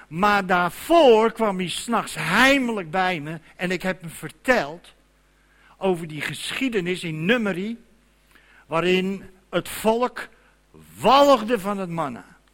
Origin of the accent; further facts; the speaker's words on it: Amsterdam, North Holland, Netherlands; Ik ben een Amsterdammer. In Amsterdam geboren. Vlakbij Sloot. Bij de Westlandgracht.